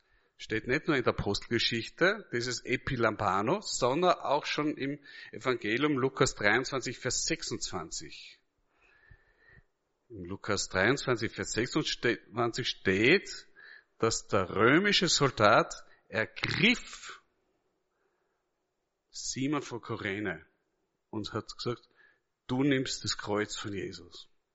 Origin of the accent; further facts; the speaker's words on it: Styria, Austria; wohnt noch immer in seiner Heimatstadt in Kapfenberg, in der Nähe von meiner Heimatgemeinde.